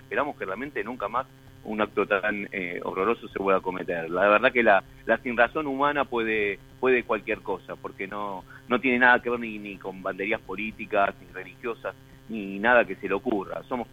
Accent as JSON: {"language": "Spanish", "region": "Buenos Aires", "country": "Argentina", "tie": "born or raised there", "said": "yo me crié en Villa Crespo, así que toda mi niñez la pasé en ese barrio."}